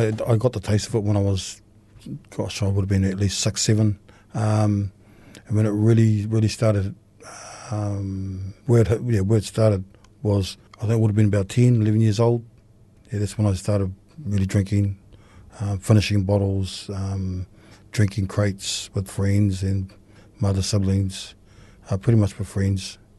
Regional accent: Hamilton, New Zealand; I grew up in Hamilton with my parents.

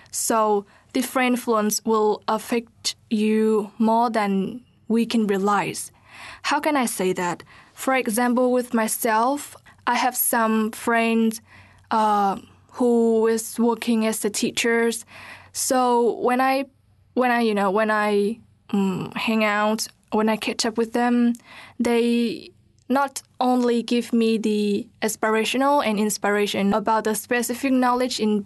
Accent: Vietnam; English is a second language; now in New Zealand; I compare spring here in New Zealand and to my season back in Vietnam in my hometown.

